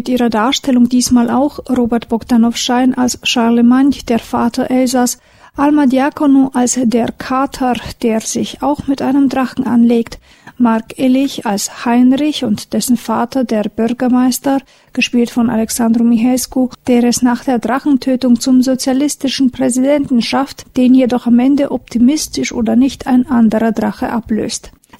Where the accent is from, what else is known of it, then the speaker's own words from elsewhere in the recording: Odesa, Odesa Oblast, Ukraine; moved away; Es ist viele Jahre her, dass ich Odessa verließ. Und ich bin um die halbe Welt gezogen. Trotzdem ist es meine Heimatstadt geblieben, meine Kindheit ist dort.